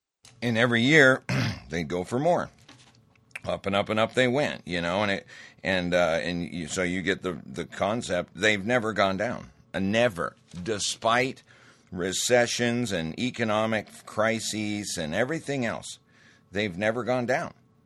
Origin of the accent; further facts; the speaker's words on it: Great Falls, Montana, United States; I'm from Great Falls, Montana, originally.